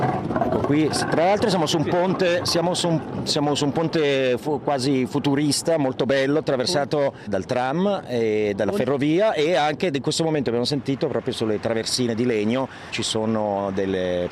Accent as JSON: {"language": "Italian", "region": "Ticino", "country": "Switzerland", "said": "soprattutto come ticinesi"}